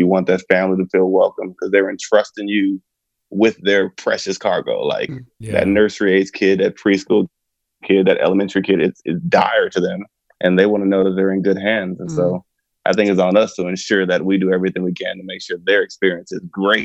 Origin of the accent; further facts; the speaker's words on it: San Antonio, Texas, United States; now in Plano, United States; No, I'm actually in Plano. I grew up in San Antonio.